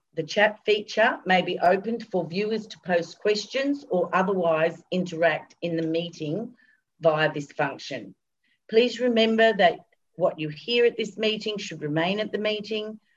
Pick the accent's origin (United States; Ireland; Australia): Australia; Coffs Harbour, New South Wales; I'm from Coffs Harbour, New South Wales in Australia. I'm on the East Coast.